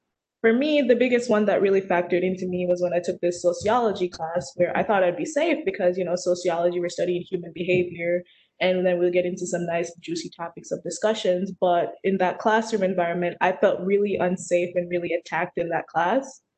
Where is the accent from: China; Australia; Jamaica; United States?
Jamaica; my form of cooking, of course, is different because I'm from Jamaica, so I cook a lot of cultural dishes.